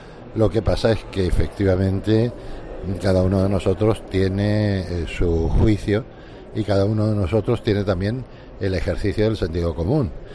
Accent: Canary Islands, Spain; porque soy canario y he tenido familia canaria en Venezuela.

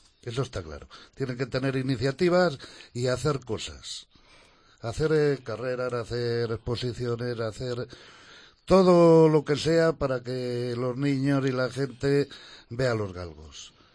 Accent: Valoria, Castile and León, Spain; Hace dos años en mi pueblo, en Valoria, encontramos muchas liebres muertas

